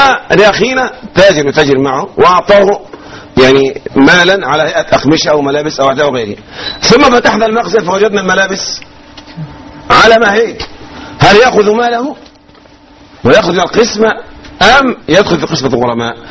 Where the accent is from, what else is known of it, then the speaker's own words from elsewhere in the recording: Egypt; نحن من أهل مصر